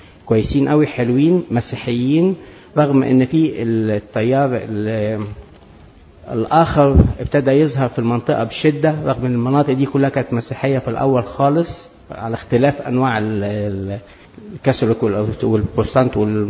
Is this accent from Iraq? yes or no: no; Egypt; ودي منطقة زي الدائري عندنا في مصر